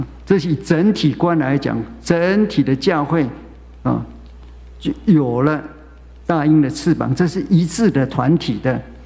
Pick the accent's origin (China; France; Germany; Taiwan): China; 我们中国人一看到宰就是一年嘛